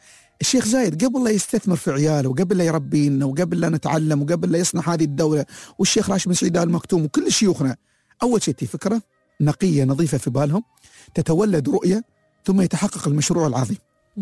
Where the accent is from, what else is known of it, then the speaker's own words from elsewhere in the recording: United Arab Emirates; أنا كإماراتي